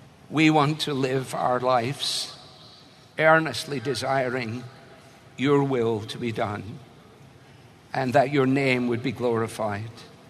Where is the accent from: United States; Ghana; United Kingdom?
United Kingdom; Scotland; It's difficult for me as a Scotsman to see stuff given away so kindly.